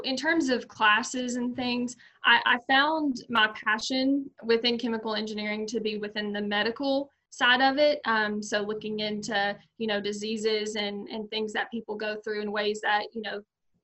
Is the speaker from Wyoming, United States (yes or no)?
no; Rockwood, Tennessee, United States; Yeah, so I grew up in Rockwood, Tennessee. I've lived here all my life. So it's about an hour and 15 minutes away from Cookeville.